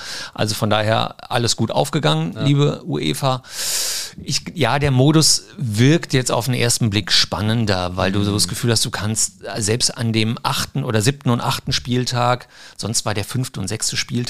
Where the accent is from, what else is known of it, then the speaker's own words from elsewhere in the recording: Mainz, Rhineland-Palatinate, Germany; Das und das ist für mich hier als Mainzer natürlich immer sehr, sehr interessant.